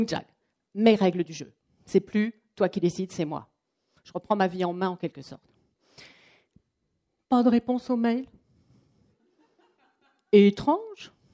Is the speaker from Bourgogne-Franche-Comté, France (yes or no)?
no; Strasbourg, Grand Est, France; C'est une procédure qui est spécifique à l'Alsace. Je viens de Strasbourg.